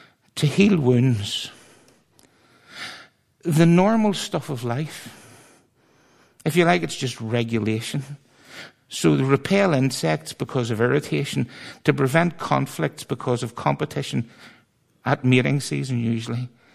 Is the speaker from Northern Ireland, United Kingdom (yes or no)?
yes; Belfast, Northern Ireland, United Kingdom; And I'm from East Belfast.